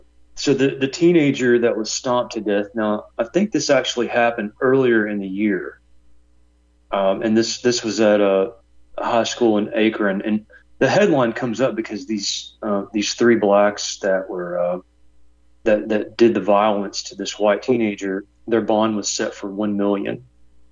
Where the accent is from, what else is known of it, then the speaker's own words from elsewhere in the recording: Ireland; or as we Irish would say, shenanigans